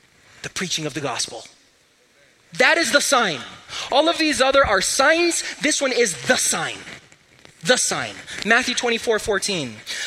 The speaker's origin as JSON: {"language": "English", "country": "Brazil", "said": "I come from Brazil. Still a developing country."}